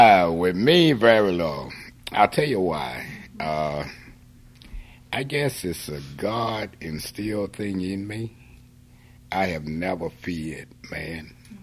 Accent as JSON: {"language": "English", "town": "Durham", "region": "North Carolina", "country": "United States", "tie": "born or raised there", "said": "All I know is Durham and growing up in Durham, you know."}